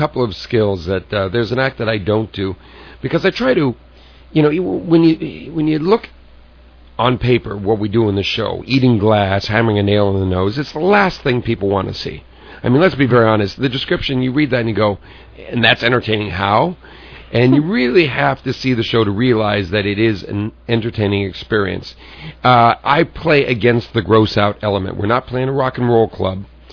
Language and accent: English; California, United States; I was just a kid growing up in Southern California